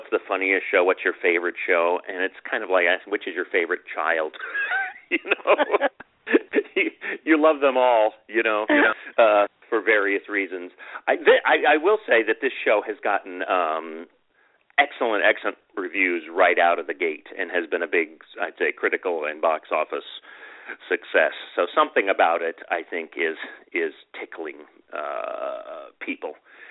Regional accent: Sonoma, California, United States; I live in Sonoma. I grew up in Sonoma, so I'm in the heart of the wine country.

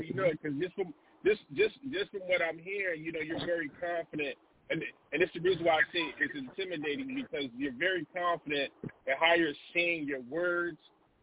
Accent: New York, United States; You know, I'm from New York, man. So yeah, you know what I'm saying.

